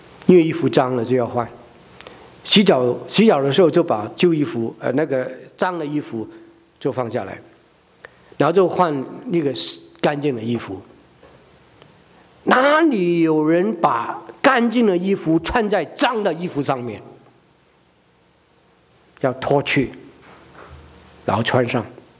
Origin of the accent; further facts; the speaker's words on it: Guangdong, China; 我们广东人呢，就造跟做是一样的，所以我们常会没有分别